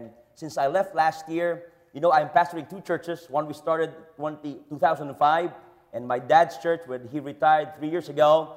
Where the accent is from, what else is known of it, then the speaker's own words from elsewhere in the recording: Philippines; English is a second language; I'm a Filipino, and this pulpit, again, is not made for me.